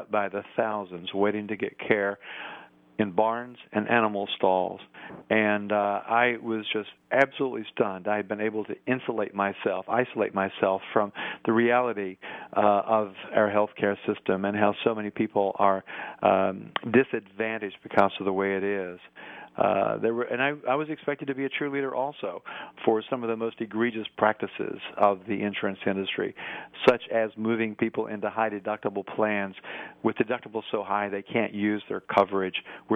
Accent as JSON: {"language": "English", "region": "Tennessee", "country": "United States", "tie": "born or raised there", "said": "I was a newspaper reporter in my home state of Tennessee"}